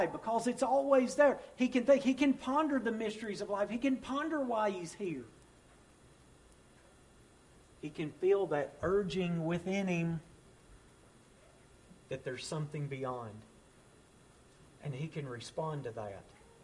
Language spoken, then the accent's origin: English; Tennessee, United States; I was kind of raised. I'm originally from Tennessee. And I would imagine that I was raised with what one would consider to be Southern values.